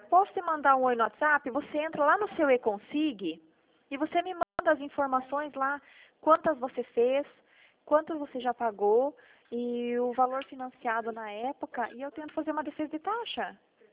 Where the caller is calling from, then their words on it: Toledo, Paraná, Brazil; Eu falo aqui de Toledo, no Paraná.